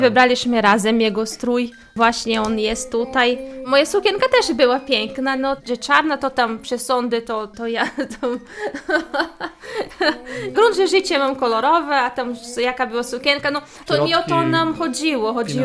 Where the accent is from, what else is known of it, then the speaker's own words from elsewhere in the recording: Cascavel, Paraná, Brazil; Polish is a second language; now in Poland; Ja jestem z Cascavel, to jest stan Paraná w Brazylii, to jest na sam południe, tam gdzie te wodospady słynne, katarata z do Iguaçu, Foz do Iguaçu, to tak godzina drogi, może półtorej godziny od tych wodospadów.